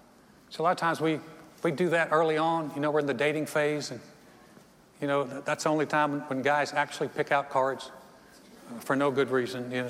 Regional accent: the South, United States; I think it's something that I was raised in the South, and we were taught to be grateful.

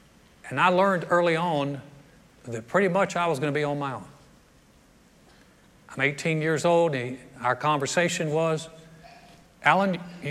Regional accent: United States; born there; I was born right outside of New York City. Not proud about it, but that's just the way it is.

